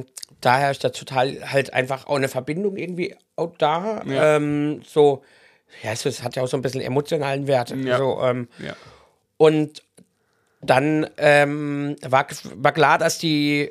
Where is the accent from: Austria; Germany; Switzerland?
Germany; Kappelrodeck, Baden-Württemberg; weil ich komme ja gebürtig aus Kappelrodig, bin hier aufgewachsen.